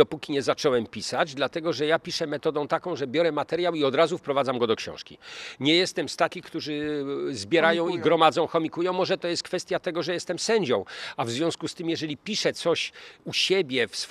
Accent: Szczecin, West Pomeranian Voivodeship, Poland; Ja, jak mówię, jestem pomorzaninem, konkretnie paprykarzem ze Szczecina od urodzenia

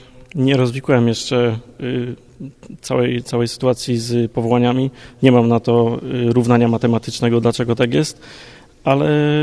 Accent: Szczecin, West Pomeranian Voivodeship, Poland; Ze Szczecina.

